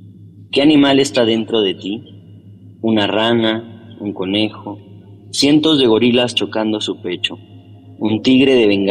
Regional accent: Saltillo, Coahuila, Mexico; yo soy de Saltillo, Coahuila, y acá es muy famoso el poeta Manuel Acuña, ¿no? Que es como el poeta.

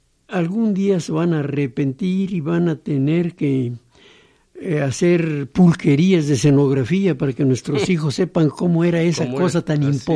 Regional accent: Piedras Negras, Coahuila, Mexico; mi tierra, Piedras Negras, Coahuila.

